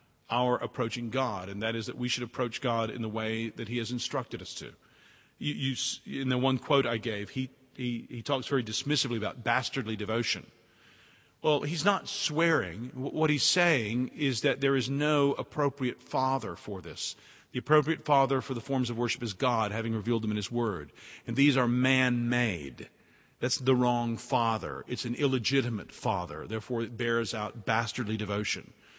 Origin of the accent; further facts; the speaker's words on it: United States; And when I was there, just as an American, I got to tour around to every place living here, and being an American, I don't mind being forward and asking questions.